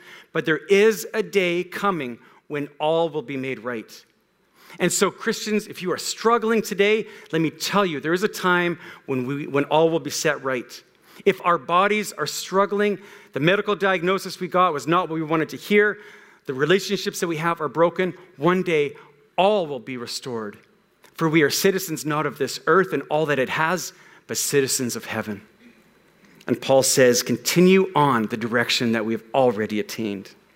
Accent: Canada; we wave Canadian flags and we sing our national anthem. Even though we're halfway around the world, we're still Canadian citizens, and we act on it.

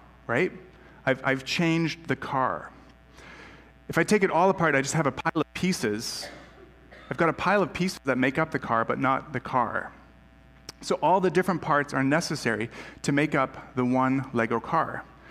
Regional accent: United States; I'm an American here

